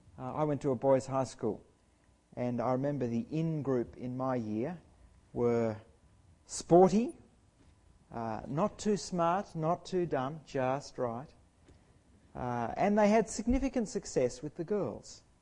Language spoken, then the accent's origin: English; Australia; My nationality. I am an Australian.